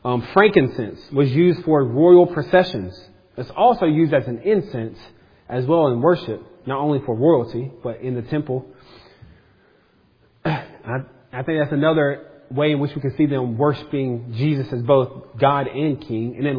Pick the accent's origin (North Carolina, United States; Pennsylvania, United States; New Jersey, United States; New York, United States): North Carolina, United States; Now, Hope and I, we're from North Carolina. We travel about 900 miles to get here.